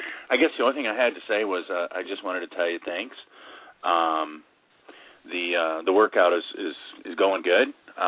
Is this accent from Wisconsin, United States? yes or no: no; Michigan, United States; Michigan.